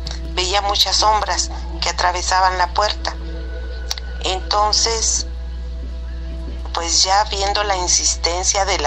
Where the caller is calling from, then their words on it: Canada; de Canadá.